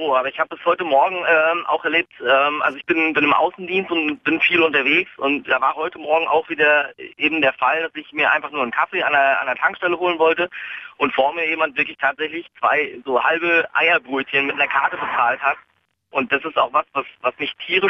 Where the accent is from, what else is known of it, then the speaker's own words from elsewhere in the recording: Mecklenburg-Vorpommern, Germany; Ich komme selber aus Mecklenburg-Vorpommern.